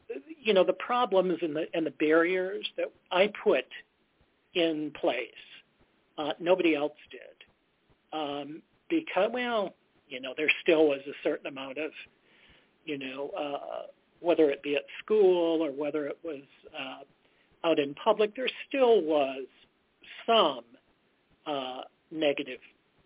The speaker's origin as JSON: {"language": "English", "town": "Chicago", "region": "Illinois", "country": "United States", "tie": "born or raised there", "said": "I was living in Chicago, born and raised in Chicago"}